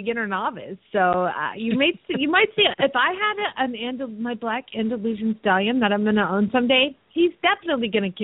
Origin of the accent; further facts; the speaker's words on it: Phoenix, Arizona, United States; from Phoenix, Arizona.